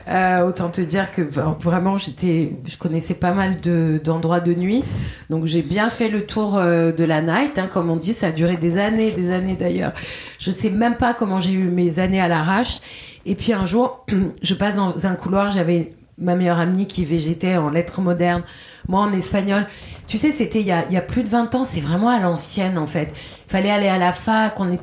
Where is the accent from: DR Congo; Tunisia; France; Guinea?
France; Corsica; chez moi en Corse